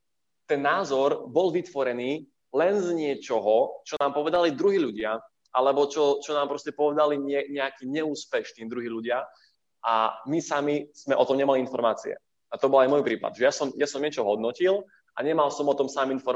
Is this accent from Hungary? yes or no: no; Košice, Košice Region, Slovakia; Ja som z Košic